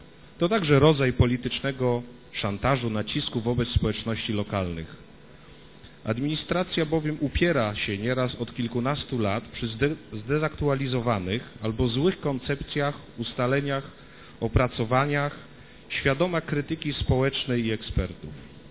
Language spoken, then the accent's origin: Polish; Poznań, Greater Poland Voivodeship, Poland; Biznes tylko zarabia, władza odejdzie, my zaś tu żyjemy, to my jesteśmy u siebie, my poznaniacy, proszę Państwa.